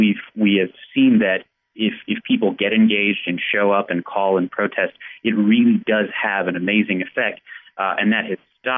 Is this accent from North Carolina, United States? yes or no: yes; North Carolina, United States; or 14% in my home state of North Carolina.